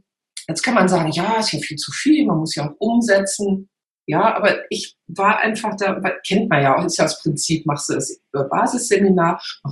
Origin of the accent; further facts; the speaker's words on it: North Rhine-Westphalia, Germany; ich komme aus der Nähe von Köln und wir haben ja das kölsche Grundgesetz.